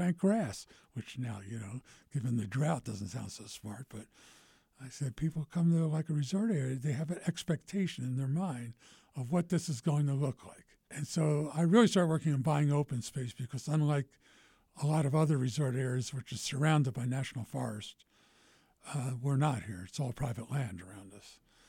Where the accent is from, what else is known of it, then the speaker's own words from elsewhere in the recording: Philadelphia, Pennsylvania, United States; I grew up in Philadelphia around Quakers.